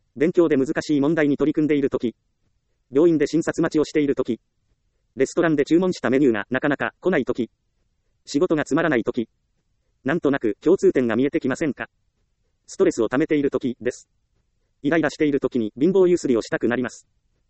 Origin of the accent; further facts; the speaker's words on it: Ehime, Japan; 出身は愛媛の田舎町です。挽きたてのコーヒーを提供してくれる店が家の近くにありませんでした。近くにコンビニも信号機もありません。目の前の道路さえ車があまり通らないようなところに住んでいました。